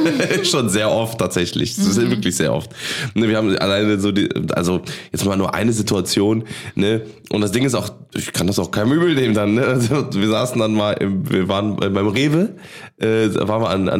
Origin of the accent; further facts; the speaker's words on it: Cologne, North Rhine-Westphalia, Germany; für mich als, als Kölner, ne, als geboren, geboren und aufgewachsen